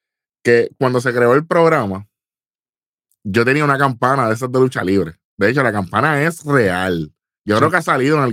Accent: Puerto Rico; todos nosotros somos puertorriqueños.

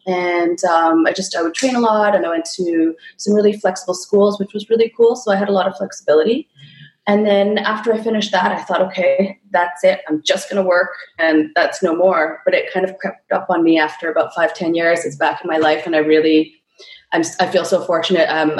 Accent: Calgary, Alberta, Canada; So I grew up in Calgary.

